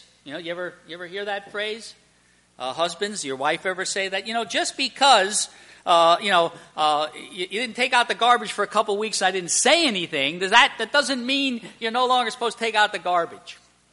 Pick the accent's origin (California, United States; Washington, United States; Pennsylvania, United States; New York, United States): Pennsylvania, United States; Emmaus; I grew up in Emmaus. I went, moved away to pastor, come back to Emmaus, and there I am. And I get that from my old Roman Catholic Slovak relatives.